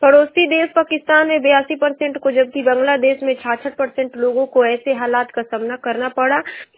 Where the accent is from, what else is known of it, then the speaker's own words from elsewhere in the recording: Uttar Pradesh, India; और मैं बलिया जिले की निवासी हूँ।